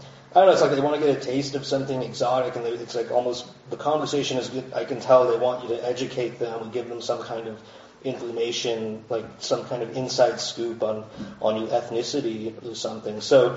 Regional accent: Boulder, Colorado, United States; oh well, I'm from Boulder, you know, I'm an American

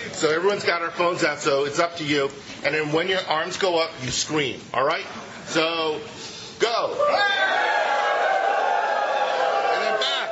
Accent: California, United States; Hi, so I'm from Silicon Valley

